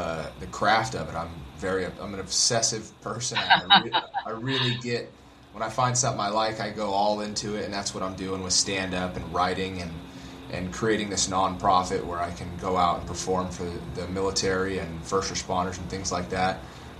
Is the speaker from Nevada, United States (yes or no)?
yes; Las Vegas, Nevada, United States; now in Los Angeles, United States; I've been living in Los Angeles for about 9 years now. I was born and raised in Las Vegas. Came out to Los Angeles to grow as a comedian.